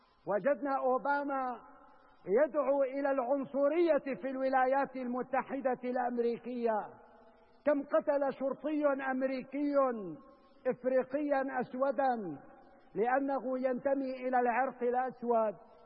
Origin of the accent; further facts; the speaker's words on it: Syria; نحن كسوريين أولا وكعرب نعقد آمالنا أولا على الله جل جلاله